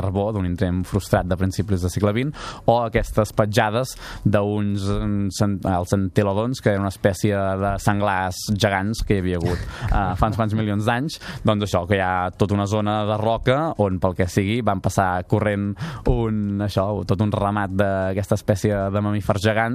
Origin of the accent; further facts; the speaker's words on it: Manresa, Catalonia, Spain; com a manresà m'estimo més perquè parcialment està dins del municipi de Manresa